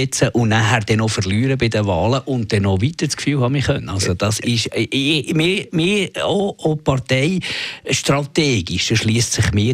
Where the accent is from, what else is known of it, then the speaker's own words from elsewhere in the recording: Switzerland; und das sorgt doch ein bisschen für Stabilität bei uns in der Schweiz